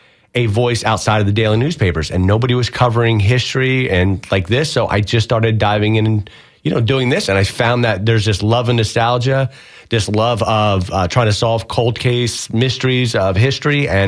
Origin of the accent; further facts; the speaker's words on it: Ewing, New Jersey, United States; I grew up in Ewing, New Jersey, which is a suburb of Trenton. And my house was a 5-minute bike ride from where George Washington crossed the Delaware.